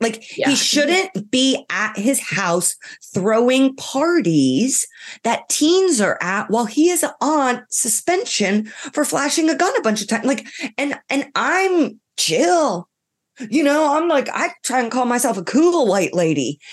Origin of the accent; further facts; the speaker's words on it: Ireland; I'm from Ireland. I can't do this.